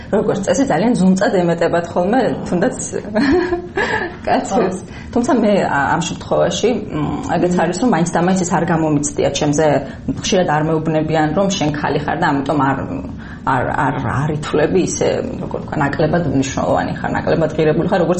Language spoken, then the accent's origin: Georgian; Mtskheta-Mtianeti, Georgia; მე დაიბადე და გავიზარდე ხევსურეთში, ეს არის ასე ვთქვათ, ჩუმი ქალების ქვეყანა.